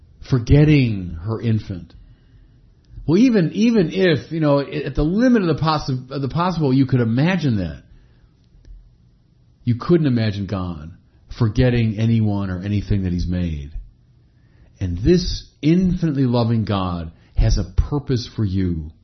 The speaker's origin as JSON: {"language": "English", "town": "Chicago", "region": "Illinois", "country": "United States", "tie": "born or raised there", "said": "that's what dominates the skyline of my hometown, the great city of Chicago."}